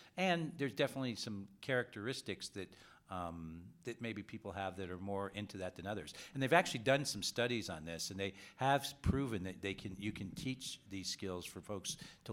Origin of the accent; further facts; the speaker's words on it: San Francisco, California, United States; You know, I grew up in San Francisco, but also single family, single mother. I started working on the streets in San Francisco, 9 years old.